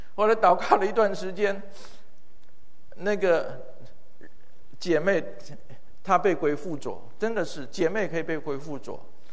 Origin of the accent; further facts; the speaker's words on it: Hualien, Hualien County, Taiwan; 所以我回到我的家乡，我家在那个台湾的花莲